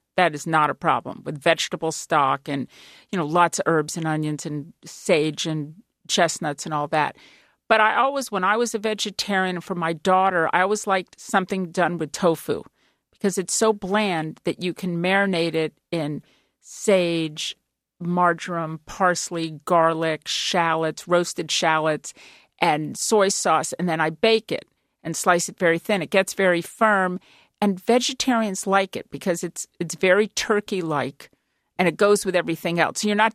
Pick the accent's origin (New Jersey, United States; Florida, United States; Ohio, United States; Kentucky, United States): Florida, United States; I do these candied yams Florida style because I'm from Florida and I put pineapple in my yams.